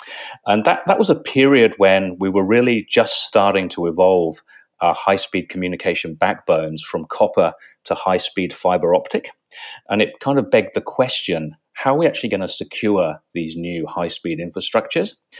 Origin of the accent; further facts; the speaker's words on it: England, United Kingdom; moved away as an adult; now in Australia; my background is I grew up in England and I studied electronic engineering.